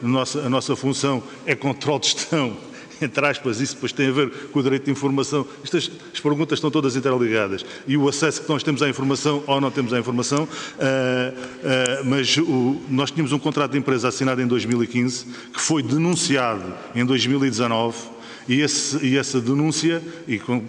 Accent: Faro, Portugal; Eu sou de Faro, tenho outro colega de Faro que veio comigo

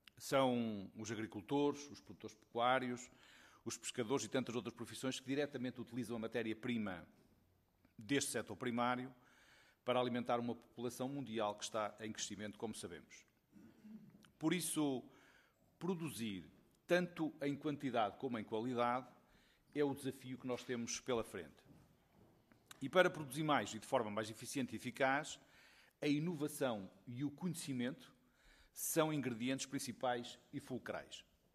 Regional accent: Bragança, Norte, Portugal; Eu sou de Bragança, temos uma escola superior agrária

